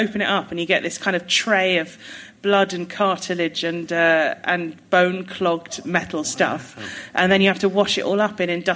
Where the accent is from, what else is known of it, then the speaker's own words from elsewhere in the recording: High Wycombe, South East England, United Kingdom; born there; also born or lived in Amersham; I was born in High Wycombe Hospital.